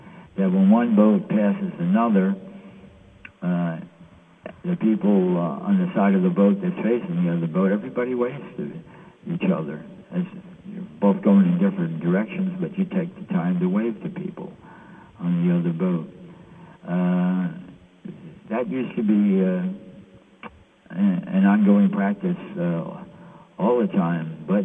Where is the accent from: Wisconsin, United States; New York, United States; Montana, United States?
New York, United States; New York City; I'm a New York City resident. Yes, right. I'm a New Yorker.